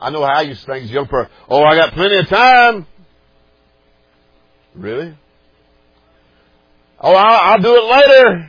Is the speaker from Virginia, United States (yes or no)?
yes; Blacksburg, Virginia, United States; I can still remember, I was born and raised in Blacksburg, where Brother Harold lives.